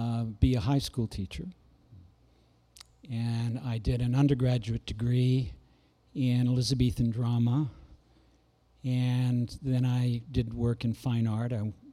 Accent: Toronto, Ontario, Canada; I remember growing up in Toronto, which is my native city, growing up in Toronto, attending elementary school. Every Canadian, well, I grew up in the 50s, right? Born in 48, grew up in the 50s and 60s mostly, my formative years.

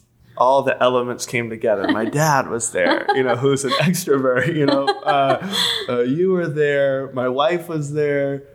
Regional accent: Hilton Head, South Carolina, United States; Because I grew up in Hilton Head, which is really resorty.

